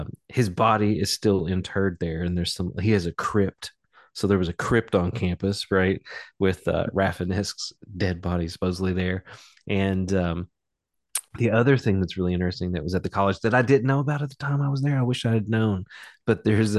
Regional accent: Kentucky, United States; But I'm from Eastern Kentucky, from the Appalachian region, Magoffin County, and I grew up. You know, my dad coal miner. My mom was a teacher, a librarian at the middle school.

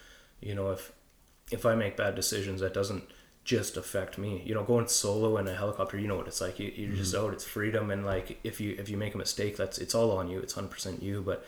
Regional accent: Vernon, British Columbia, Canada; I'm from Vernon. I was just like, man, seeing that thing in the valley.

